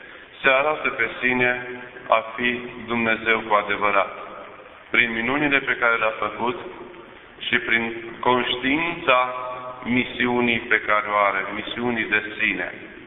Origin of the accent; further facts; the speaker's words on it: Iași, Iași County, Romania; pentru că suntem ieșeni